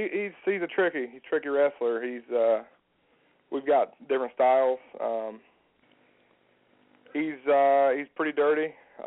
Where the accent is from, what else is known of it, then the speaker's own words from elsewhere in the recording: Shelbyville, Indiana, United States; You know, I'm the guy from Shelbyville that's, you know, they're cheering for